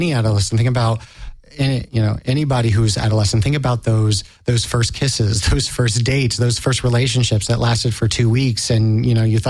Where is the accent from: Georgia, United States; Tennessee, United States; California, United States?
Tennessee, United States; I mean, I grew up in Tennessee, and there were no gay and lesbian centers.